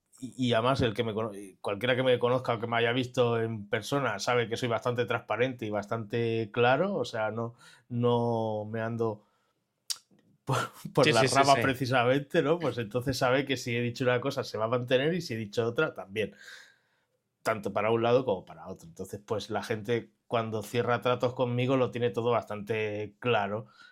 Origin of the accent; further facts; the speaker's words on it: Catalonia, Spain; mirar, como buen catalán, mirar qué forma es la más factible de poder pagar sin comisiones